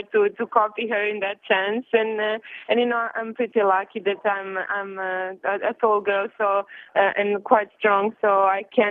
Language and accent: English; Serbia; English is a second language; growing up in Serbia, the tennis wasn't as sport